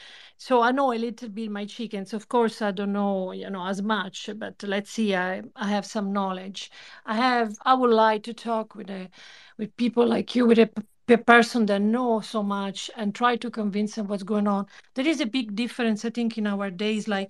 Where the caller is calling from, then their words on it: Germany; But on the other hand, I'm calling from Europe, so. You know, here we are a little bit devastated at the moment. I'm in Germany.